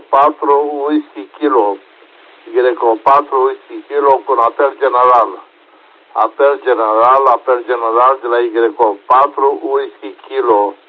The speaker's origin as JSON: {"language": "Romanian", "town": "Brăila", "region": "Brăila County", "country": "Romania", "said": "din Brăila."}